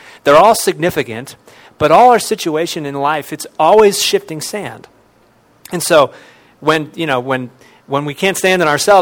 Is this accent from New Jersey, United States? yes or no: no; Cleveland, Ohio, United States; I went to Bible college. I was from Cleveland.